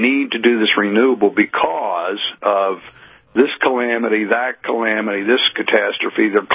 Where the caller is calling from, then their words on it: Pennsylvania, United States; I'm calling you from Pennsylvania today and talking from Pennsylvania